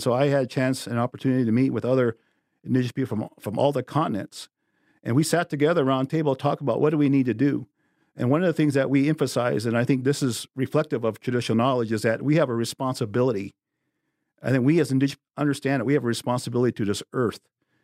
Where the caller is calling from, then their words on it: South Dakota, United States; so I'm greeting you from the Black Hills of South Dakota, a geographic center of North America, and it's a sacred place to our people.